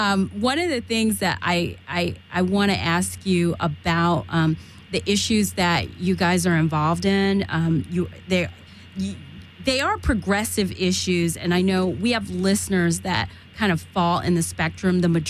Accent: California, United States; being a Californian, we completely, regardless of your religion, here in California, we get it.

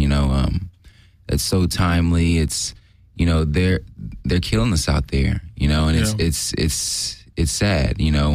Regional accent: Atlanta, Georgia, United States; now in Los Angeles, United States; And I'm originally from Atlanta, so... this is all taking place there

